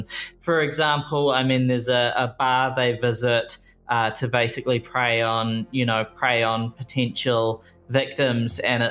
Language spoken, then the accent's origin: English; Wellington, New Zealand; I come from Wellington, New Zealand